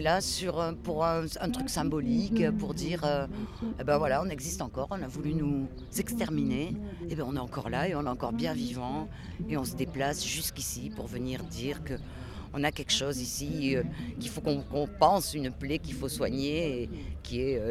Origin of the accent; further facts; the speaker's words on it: Marseille, Provence-Alpes-Côte d'Azur, France; je viens de Marseille.